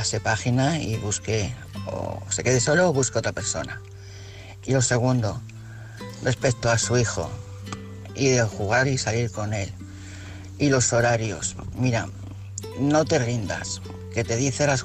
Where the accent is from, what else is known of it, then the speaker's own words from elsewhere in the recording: Asturias, Spain; soy asturiana.